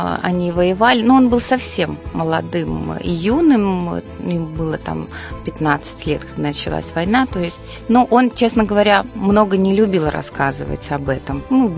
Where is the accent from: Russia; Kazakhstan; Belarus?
Belarus; Minsk; Да, я там родилась. Мои родители приехали в Минск во времена урбанизации из деревень. Из Гомельской области мама, из Минской области папа. Ну, а я уже первое поколение минчан, скажем так, коренных.